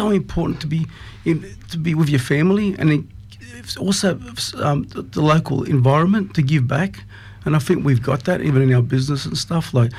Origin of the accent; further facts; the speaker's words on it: Castle Hill, New South Wales, Australia; I've grown up in the area. I grew up in Castle Hill. Actually went to Excelsior Primary School in Arthur Phillip High. And it was tough growing up because parents were immigrants